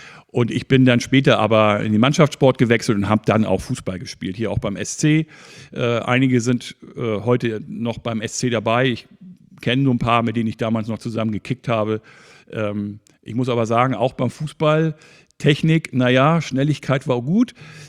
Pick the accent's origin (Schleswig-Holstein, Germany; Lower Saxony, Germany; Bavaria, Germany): Schleswig-Holstein, Germany; Schwarzenbek; Ja, also ich bin so ein richtiges Schwarzenbeker Original, wie man so sagt. Ich bin hier aufgewachsen, seit fast 49 Jahren wohne und lebe ich hier.